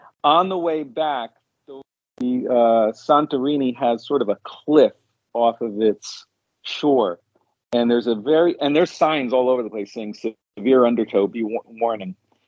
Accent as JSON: {"language": "English", "town": "New York City", "region": "New York", "country": "United States", "tie": "born or raised there", "said": "I grew up in New York City, so not a lot of opportunities for swimming."}